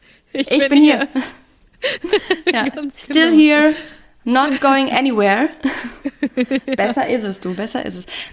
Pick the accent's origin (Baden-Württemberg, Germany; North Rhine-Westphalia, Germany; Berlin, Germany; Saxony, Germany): North Rhine-Westphalia, Germany; die aus meiner Heimat, also alle in NRW eigentlich so gefühlt